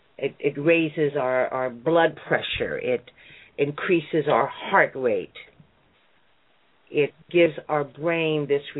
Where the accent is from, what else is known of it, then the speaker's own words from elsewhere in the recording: Watts, California, United States; I was raised in California, in Watts, California, which is a small community housed within Compton, California.